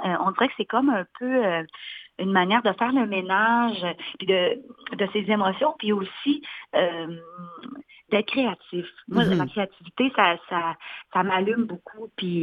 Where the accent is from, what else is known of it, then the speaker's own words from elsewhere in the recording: Quebec City, Quebec, Canada; now in Montreal, Canada; Le fait que j'ai déménagé à Montréal, moi je viens de Québec